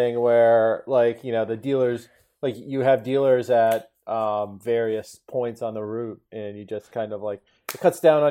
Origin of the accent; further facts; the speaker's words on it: Connecticut, United States; So I'm from Connecticut, and there, like a decade ago, there's a minor league hockey team called the Trashers